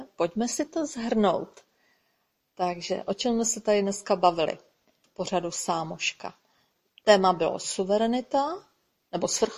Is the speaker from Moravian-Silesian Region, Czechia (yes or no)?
yes; Moravian-Silesian Region, Czechia; já jsem ze Slezska